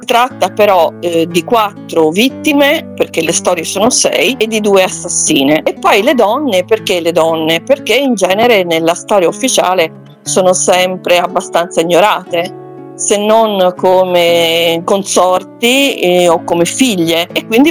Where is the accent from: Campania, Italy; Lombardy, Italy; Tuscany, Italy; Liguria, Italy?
Tuscany, Italy; Pistoia; born there; sulle case chiuse della mia città natale, cioè Pistoia.